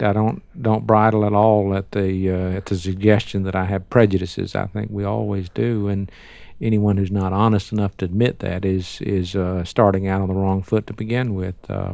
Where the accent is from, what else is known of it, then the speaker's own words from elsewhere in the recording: Deep South, United States; I grew up in the Deep South. My family is all from the Deep South.